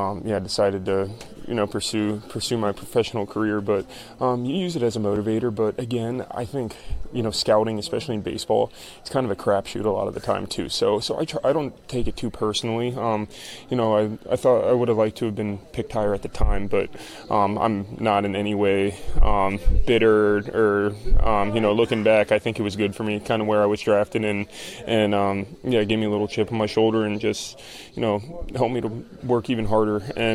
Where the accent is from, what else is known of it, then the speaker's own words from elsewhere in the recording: Florida, United States; So I kind of – even though I grew up in Florida, I always kind of swayed toward D.C. sports.